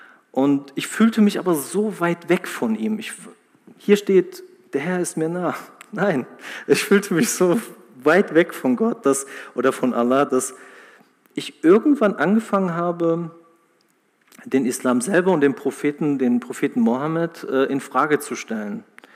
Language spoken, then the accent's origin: German; Heidelberg, Baden-Württemberg, Germany; und ich bin in Heidelberg aufgewachsen, eine wundervolle Stadt.